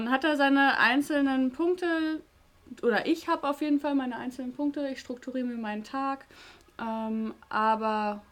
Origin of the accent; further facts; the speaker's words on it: Schleswig-Holstein, Germany; Ich komme aus Norddeutschland, von daher, also Schleswig-Holstein